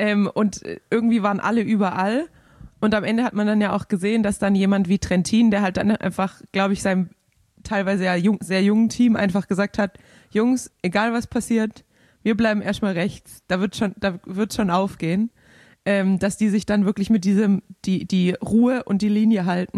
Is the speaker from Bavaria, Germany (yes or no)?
no; Cologne, North Rhine-Westphalia, Germany; als Kölner ja